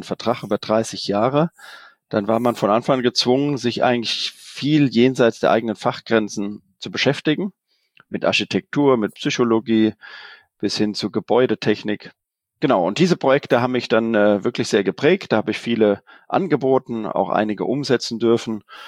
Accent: Hesse, Germany; ich bin in Südhessen zur Schule gegangen

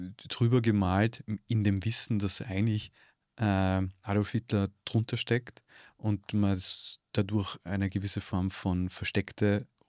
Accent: Tyrol, Austria; born there; gebürtiger Tiroler

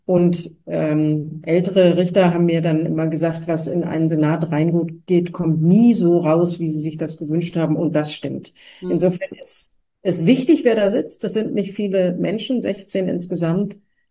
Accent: Germany; auch als Deutsche weiß ich natürlich

